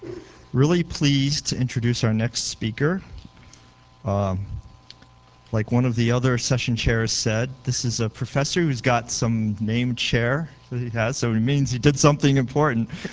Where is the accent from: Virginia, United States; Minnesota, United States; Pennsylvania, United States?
Pennsylvania, United States; Philadelphia; I'm from the Philadelphia area, and when I was a kid, I was kind of like a math physics nerd kind of kid